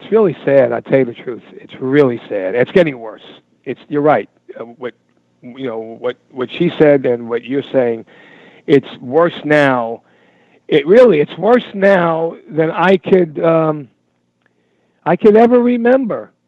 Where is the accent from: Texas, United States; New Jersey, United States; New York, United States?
New York, United States; You know, we're from New York, but I never heard that expression.